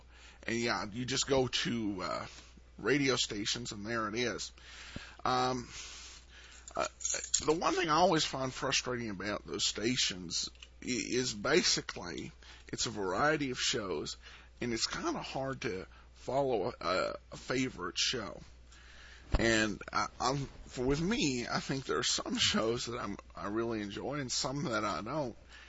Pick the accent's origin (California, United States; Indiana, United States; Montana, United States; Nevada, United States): Montana, United States; also born or lived in Coeur d'Alene, Idaho; Well, I was actually born in Coeur d'Alene and raised, for the most part, in Northwest Montana.